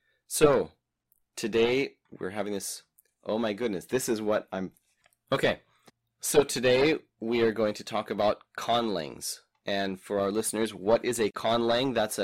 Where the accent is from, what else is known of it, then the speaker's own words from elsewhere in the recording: Texas, United States; So I grew up in Texas, but both of my parents grew up in Utah, and I went to college in Utah.